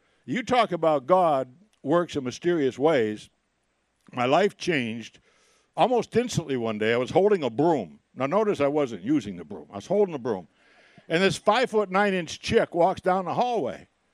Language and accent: English; Williamsville, New York, United States; Dick and I grew up together in Williamsville.